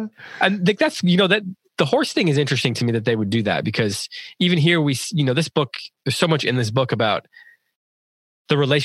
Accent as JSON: {"language": "English", "region": "Idaho", "country": "United States", "tie": "born or raised there", "also_born_or_lived": "Wisconsin", "said": "when I was eight or nine, we moved from Wisconsin to Idaho"}